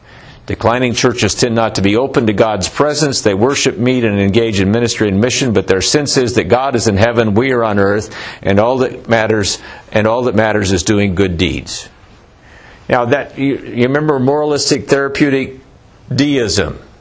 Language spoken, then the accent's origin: English; Roseburg, Oregon, United States; the people in my hometown of Roseburg show up there on Sunday